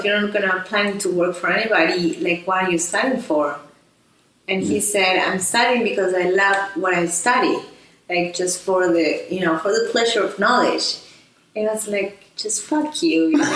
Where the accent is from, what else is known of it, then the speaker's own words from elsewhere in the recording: Argentina; now in New York, United States; Mm-hmm. I'm from Argentina. I'm an entrepreneur. Mm-hmm. I live now in New York.